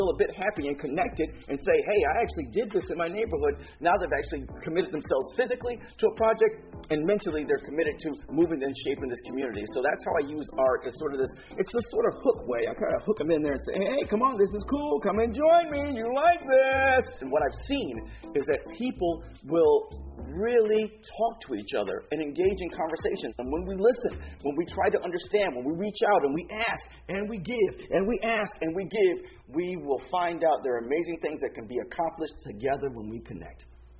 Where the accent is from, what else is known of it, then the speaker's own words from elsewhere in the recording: Rochester, New York, United States; You know, growing up in Rochester, New York, I spent a lot of time alone because mom got to work two jobs